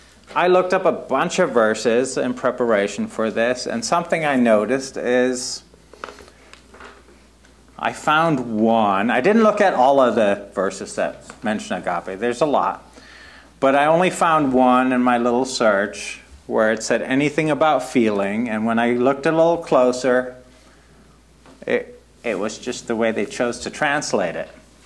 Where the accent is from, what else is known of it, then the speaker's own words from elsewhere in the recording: Germany; moved away; I grew up in Germany and we had religion classes there.